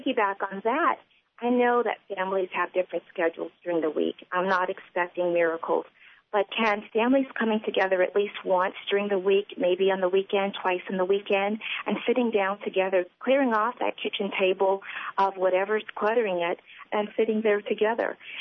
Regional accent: the South, United States; And being a Southerner, y'all and yep and nope wasn't allowed.

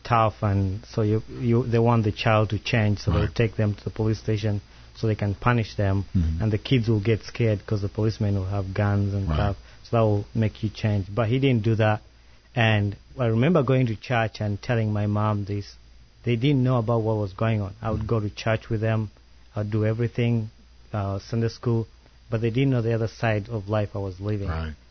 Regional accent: Uganda; and I'm from Uganda.

